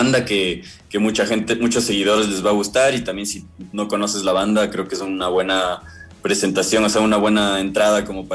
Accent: Quito, Pichincha, Ecuador; como nosotros somos de Quito, también era súper importante llenar afuera de nuestra ciudad

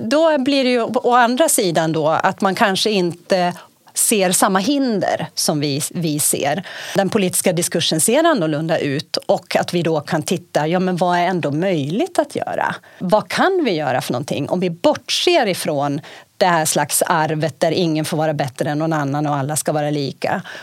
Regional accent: Sweden; Och som svenskar så känner vi liksom igen oss i en sån beskrivning.

